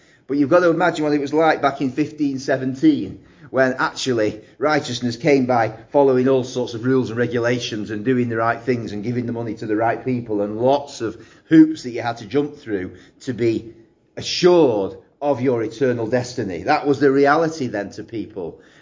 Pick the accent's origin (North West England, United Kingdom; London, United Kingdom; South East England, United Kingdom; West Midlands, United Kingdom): North West England, United Kingdom; Manchester; He was from Carlisle, I was from Manchester